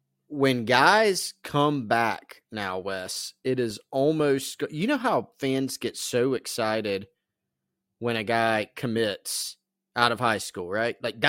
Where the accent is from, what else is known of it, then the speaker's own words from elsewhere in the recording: Cleveland, Ohio, United States; I signed with Ohio State out of high school. I'm from Cleveland. I have tons of family ties here.